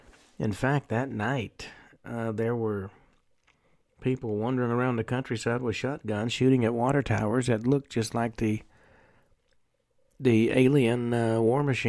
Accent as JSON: {"language": "English", "region": "the South", "country": "United States", "tie": "born or raised there", "said": "And frankly, though I was born and raised in the South"}